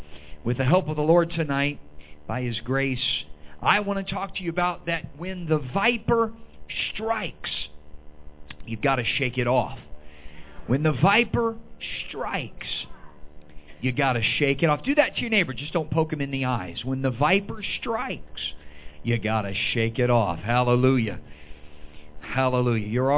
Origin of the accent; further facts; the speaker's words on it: California, United States; You know, I come from California, and I was just a short distance from Santa Cruz, so that's where we would surf.